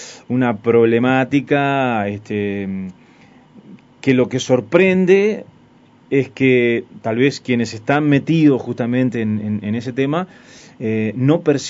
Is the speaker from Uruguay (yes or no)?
yes; Uruguay; para que tengan idea de cómo somos los uruguayos